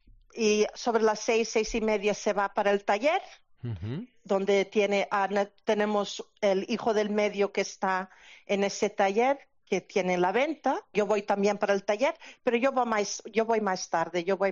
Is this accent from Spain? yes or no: yes; Carnota, Galicia, Spain; now in United States; Yo soy de La Coruña, de Carnota